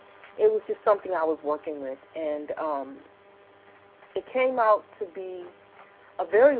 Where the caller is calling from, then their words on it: DeVille, Louisiana, United States; It's September the 22nd, and I'm calling from DeVille, Louisiana.